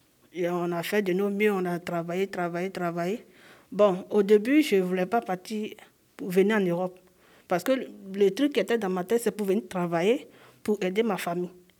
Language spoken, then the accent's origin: French; Danané, Montagnes, Côte d’Ivoire; moved away; Je viens de la Côte d'Ivoire, ma ville c'est Danané. Danané, c'est une petite ville de Côte d'Ivoire.